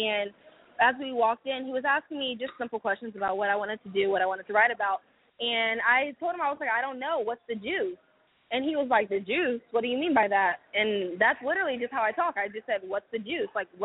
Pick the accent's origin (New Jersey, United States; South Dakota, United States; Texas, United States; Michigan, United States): Texas, United States; Houston; I'm from Houston, Texas.